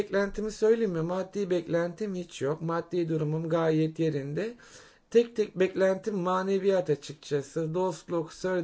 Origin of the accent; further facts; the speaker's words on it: Karşıyaka, İzmir, Turkey; Karşıyaka.